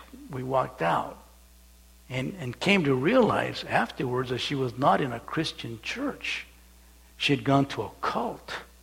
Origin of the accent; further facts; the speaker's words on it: Calexico, California, United States; I was raised in Calexico, California side, and then across the line, that was way before terrorists and all the scrutiny that goes on.